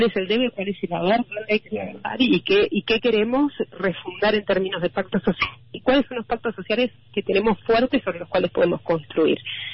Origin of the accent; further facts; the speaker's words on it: Argentina; Y esto en Argentina me parece especialmente relevante, porque así como en Argentina tendemos a tener estos movimientos pendulares políticos